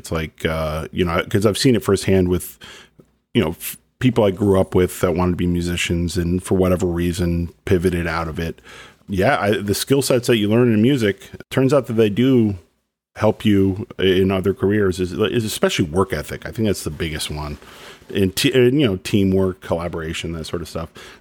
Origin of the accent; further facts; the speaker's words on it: Dallas, Texas, United States; also born or lived in Plano; I was lucky enough when I was a kid growing up in Dallas or Plano